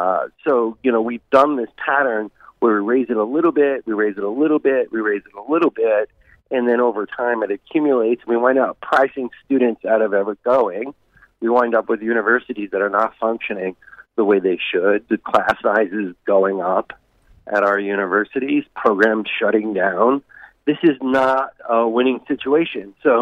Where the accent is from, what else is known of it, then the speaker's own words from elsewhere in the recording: New York, United States; although I grew up in New York. I went to a city university school.